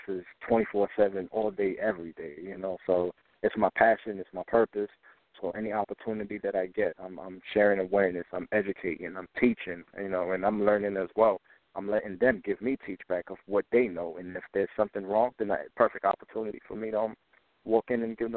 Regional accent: Harlem, New York, United States; You know, I'm originally from Harlem, New York, you know, and at that time, growing up in Harlem, it wasn't the easiest thing to do.

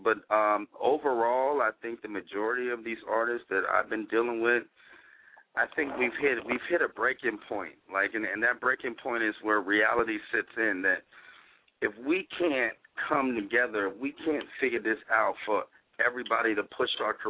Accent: Miami, Florida, United States; I'm originally from Miami, so I was there during that whole movement

